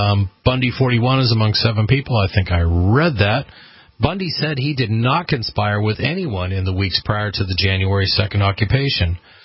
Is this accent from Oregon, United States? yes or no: yes; Oregon, United States; I can, because I'm from Eastern Oregon. You know, I grew up with farmers in my area complaining about Bureau of Land Management.